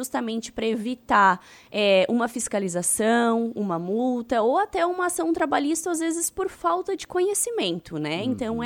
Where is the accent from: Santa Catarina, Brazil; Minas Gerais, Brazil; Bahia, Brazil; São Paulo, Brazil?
Santa Catarina, Brazil; Cocal do Sul; Sou de Cocal do Sul, né? Cresci lá e também tenho o meu escritório atualmente em Cocal do Sul.